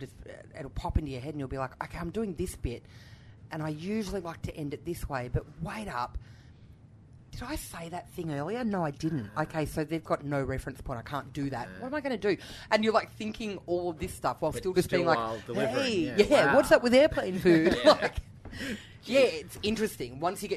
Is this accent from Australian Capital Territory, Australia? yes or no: yes; Canberra, Australian Capital Territory, Australia; I'm from Canberra, so I took it to Canberra because I was like, at a minimum, Mum will come, you know?